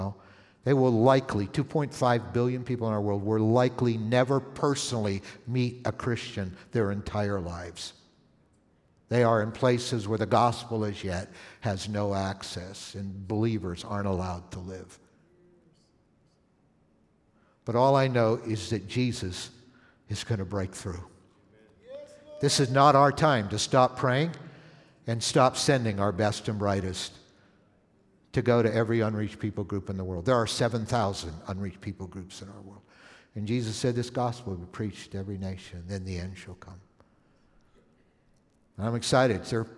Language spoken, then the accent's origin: English; Ontario, Canada; also born or lived in Toronto; now in United States; I used to live in Toronto, Ontario. I grew up in Canada, some of you know. Moved to the United States when my dad's company moved us to Minnesota. But I had been the previous 5 years in Toronto, Canada.